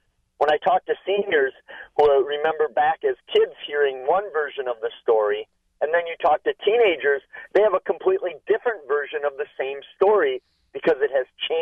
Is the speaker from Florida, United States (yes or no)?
no; Eau Claire, Wisconsin, United States; I will be at one of the first haunted places I ever investigated near Eau Claire, my hometown, 20-odd years ago